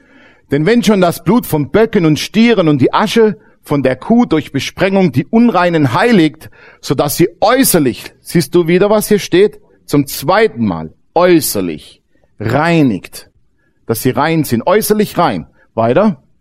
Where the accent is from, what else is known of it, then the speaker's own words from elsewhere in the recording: Baden-Württemberg, Germany; Ich komme ja aus dem Schwäbischen, gell?